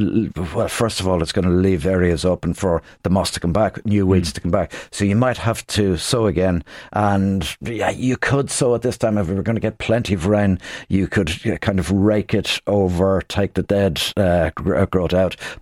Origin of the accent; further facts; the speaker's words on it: Dublin, Leinster, Ireland; the road that I grew up on in Rathfarnham.